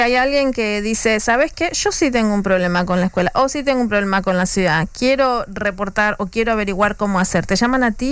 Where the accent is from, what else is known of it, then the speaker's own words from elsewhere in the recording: Argentina; now in Oaxaca, Mexico; Soy argentina, no soy oaxaqueña.